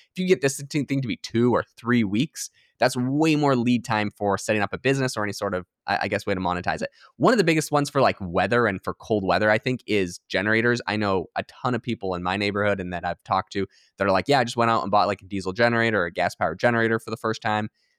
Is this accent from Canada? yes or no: yes; Canada; growing up in Canada